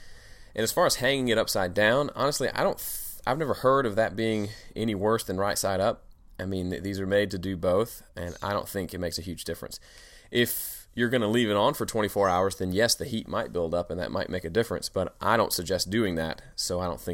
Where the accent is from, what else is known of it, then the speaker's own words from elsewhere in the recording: Yazoo City, Mississippi, United States; So I am broadcasting live from my hometown of Yazoo City, Mississippi, so eat your heart out.